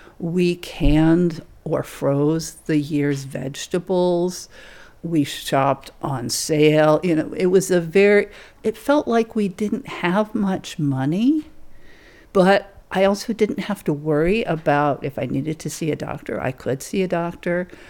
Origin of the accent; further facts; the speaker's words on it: Vermont, United States; accent: Vermont; My Vermont accent will be more present.